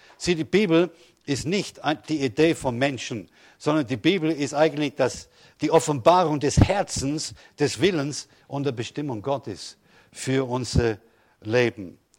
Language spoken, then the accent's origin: German; England, United Kingdom; German is a second language; Als Engländer, der früher nicht Deutsch lesen konnte oder verstehen konnte oder sprechen konnte, schien mir es unmöglich, diese langen Worte.